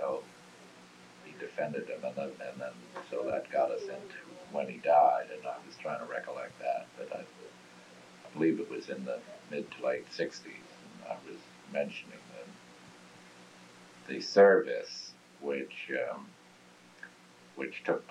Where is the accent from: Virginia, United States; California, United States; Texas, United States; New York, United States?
New York, United States; New York City; born there; now in Oyster Bay, United States; And I was born in New York City, the 8th generation direct mail line, born in the city of New York. And today I live in Oyster Bay.